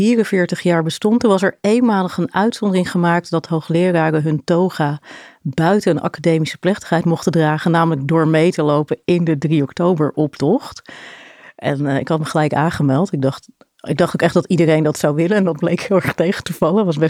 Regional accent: Delft, South Holland, Netherlands; born there; also born or lived in Maasland / Kwintsheul; ik ben geboren in Delft. En volgens, ik heb er nooit gewoond als kind. Dus wel altijd een beetje in de buurt. Mijn vader werkte aan de Universiteit van Delft. En dus een beetje verschillende plekken gewoon. Sluis, Maasland. Eerst nog zelfs Kwintsheul, Westland. En toen ben ik in Delft gaan studeren.

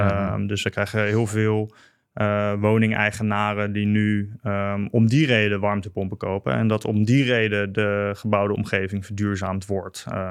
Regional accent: Netherlands; Nou zijn wij Nederlanders veel meer polderaars.

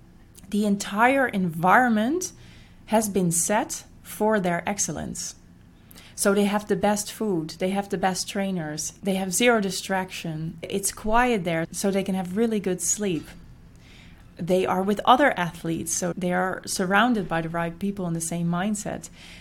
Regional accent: Netherlands; moved away as an adult; now in Rio de Janeiro, Brazil; I am now in Rio, and before I was living, working in my home country, the Netherlands.

